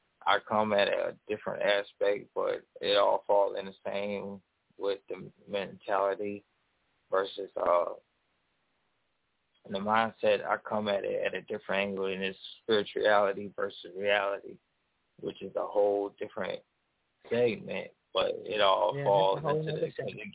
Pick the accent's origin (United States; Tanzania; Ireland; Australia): United States; Columbus, Georgia; I'm from Columbus, Georgia. I moved here recently from Huntsville